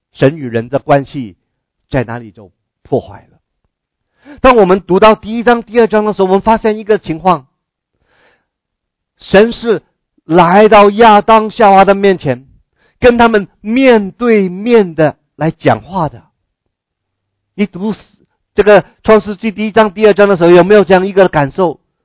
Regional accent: China; 这个岛呢我们中国人应该应该读一下那个历史哈。

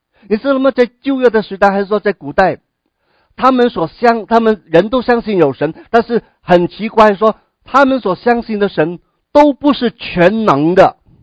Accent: China; 想一想，是不是我们中国人有很多的神明，对不对？

